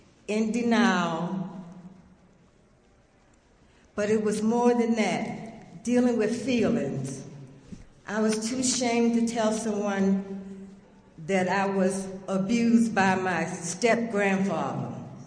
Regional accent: Maryland, United States; I'm from Southern Maryland, and I left home when I had my first child.

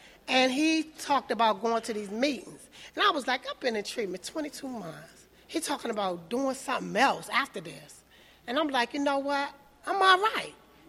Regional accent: Landover, Maryland, United States; when I lived in Kentland. I'm from Landover

